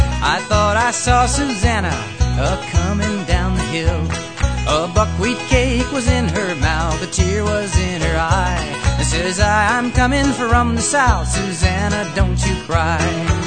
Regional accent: Havana, Cuba; soy bastante viejo, ¿verdad? Yo me crié en La Habana, cuando en La Habana empezó la televisión

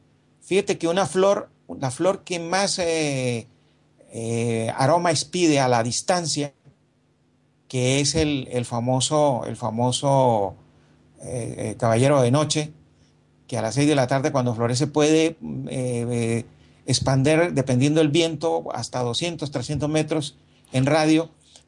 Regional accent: Colombia; Nosotros en Colombia tenemos dos tipos de zapote

